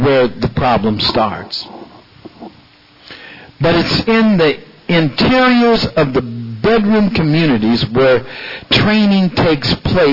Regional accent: Marin, California, United States; Growing up in Marin, I didn't even see color. We just seen each other as friends.

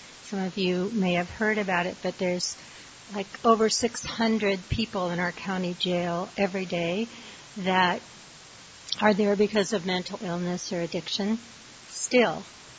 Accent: California, United States; I'm actually here from the Bay Area, visiting a good friend that lives here in Santa Barbara

